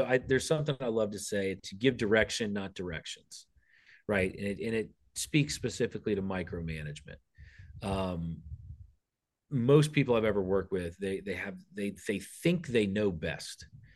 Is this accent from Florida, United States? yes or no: yes; Winter Haven, Florida, United States; Yeah, so I'm from Winter Haven originally, and the Cleveland Indians came through Winter Haven.